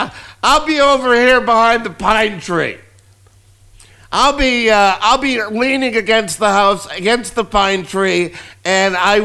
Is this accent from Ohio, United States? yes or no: yes; Strongsville, Ohio, United States; I grew up in Strongsville, Ohio, a suburb about, 20 miles south of Cleveland. Hence why I say I'm from Cleveland. But actually, Strongsville is where I went to school.